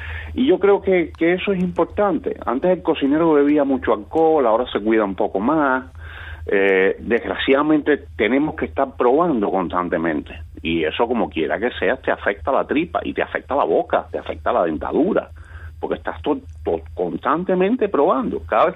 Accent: Cuba; Pero yo soy un cocinero y soy cubano, ¿entiendes?

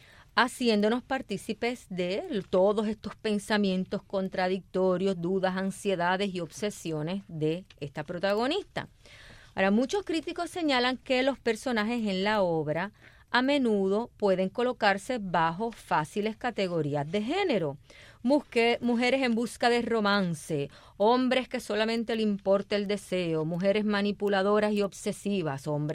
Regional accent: Sagua de Tánamo, Holguín, Cuba; Ay, mi tierra.

